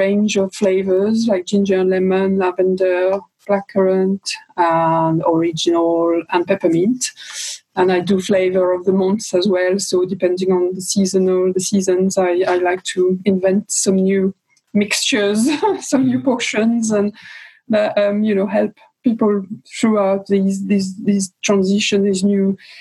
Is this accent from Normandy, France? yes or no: yes; Normandy, France; English is a second language; now in Cardiff, United Kingdom; Yeah, I'm French. I'm actually from Normandy.